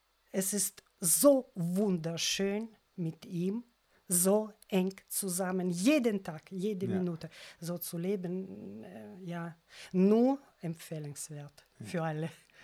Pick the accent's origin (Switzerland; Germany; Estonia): Estonia; Tallinn, Harju County; German is a second language; moved away; es war schon Heimkehr aus meiner Heimat, aus Tallinn, ich habe meine Eltern besucht